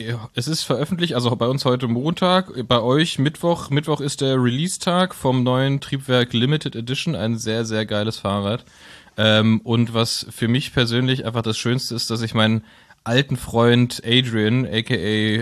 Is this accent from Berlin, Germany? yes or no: yes; Berlin, Germany; also wir als Berliner sind es ja gewohnt, dass wenn es heiß ist, ist Radfahren geil